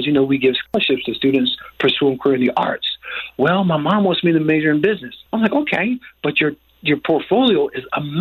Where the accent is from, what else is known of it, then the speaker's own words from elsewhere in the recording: New Jersey, United States; Well, you know, I'm from New Jersey.